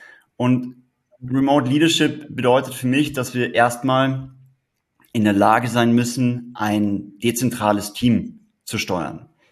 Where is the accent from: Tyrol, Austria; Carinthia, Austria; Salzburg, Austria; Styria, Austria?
Tyrol, Austria; ursprünglich komme ich aus Tirol. Dort habe ich auch meine Liebe zu den Bergen erlernt